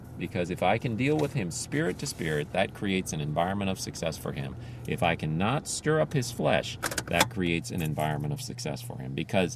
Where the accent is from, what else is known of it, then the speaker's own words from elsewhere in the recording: Philippines; I got to tell you, growing up in the Philippines, one of the things that used to just make me cringe